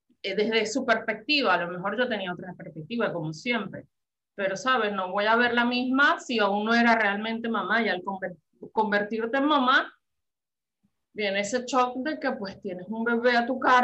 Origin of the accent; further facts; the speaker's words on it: Venezuela; now in Spain; Ah, bueno, soy venezolana, perdón. Soy venezolana. Me vine a España porque, bueno, ya sabemos las razones de...